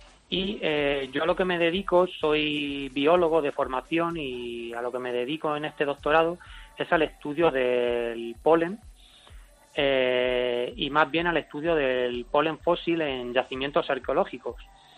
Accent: Jumilla, Region of Murcia, Spain; Soy de Jumilla, de Murcia.

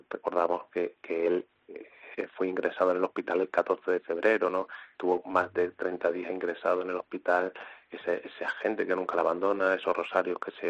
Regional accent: Extremadura, Spain; Bueno, es la tierra que me ha visto nacer, es la tierra donde he crecido, donde he podido compartir pues esos primeros momentos, mi familia, mis amigos, mis hermanos, es respirar aire puro.

